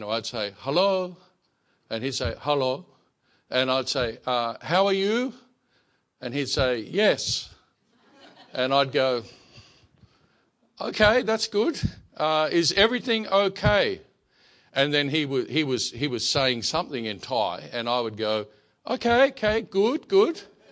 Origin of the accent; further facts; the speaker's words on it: Australia; now in Thailand; I'm from Australia, but you may have worked that out already. But I don't live in Australia anymore. I live in Thailand, and I've been working as a missionary in Thailand for 18 years now.